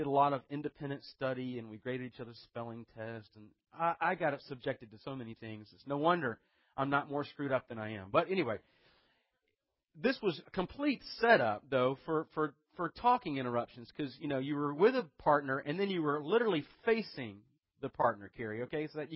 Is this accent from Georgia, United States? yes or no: yes; Snellville, Georgia, United States; also born or lived in Atlanta; I was born in Atlanta. But I grew up out in the suburbs in a place called Snellville.